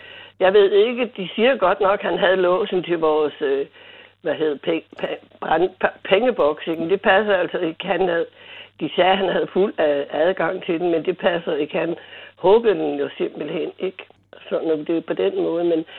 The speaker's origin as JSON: {"language": "Danish", "country": "South Korea", "said": "Jeg er fra Korea."}